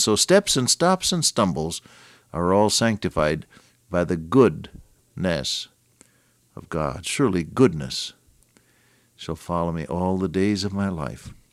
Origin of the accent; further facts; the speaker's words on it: Santa Clara, California, United States; born there; It was out in the front yard of a house in California, where I was born. I was born in Santa Clara, California. Did you know that? I'm a native son.